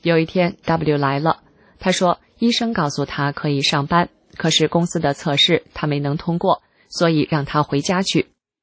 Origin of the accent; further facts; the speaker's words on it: China; 不只是我们中国人，每个人都要认清中共是邪恶的，要拒绝它，因为它要毁掉人类。